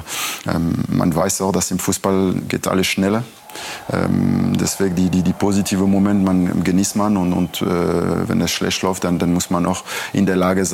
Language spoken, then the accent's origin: German; Strasbourg, Grand Est, France; Racing Straßburg, das ist meine Heimatverein, das ist meine Stadt, wo ich aufgewachsen bin